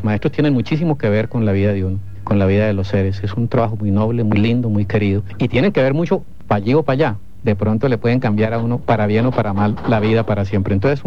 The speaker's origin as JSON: {"language": "Spanish", "country": "Colombia", "said": "los que tenemos que estar agradecidos somos nosotros también como colombianos"}